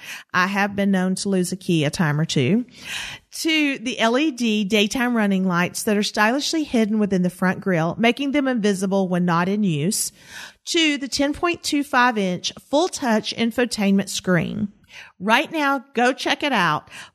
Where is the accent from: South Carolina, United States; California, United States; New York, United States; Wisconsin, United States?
South Carolina, United States; from Columbia, South Carolina, my home state.